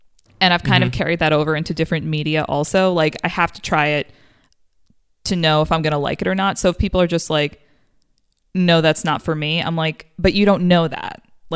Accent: United States; I feel very strongly about that as an American comics fan

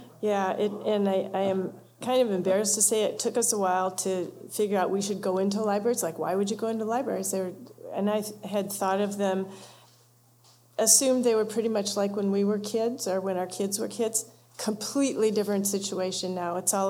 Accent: Ohio, United States; Well, I grew up on Lake Erie in Ohio.

